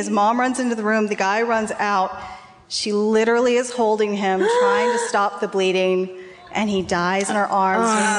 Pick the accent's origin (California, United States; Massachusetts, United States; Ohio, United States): California, United States; Ventura; I'm from up the coast a little ways. Ventura.